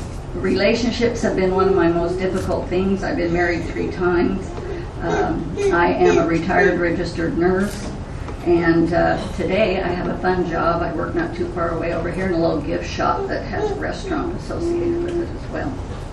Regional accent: Salt Lake City, Utah, United States; born there; I am 63 years old. I was born in Salt Lake City, Utah.

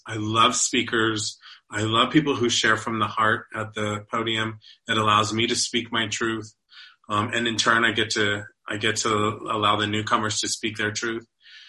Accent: Texas, United States; We're from Texas. We can eat our feelings.

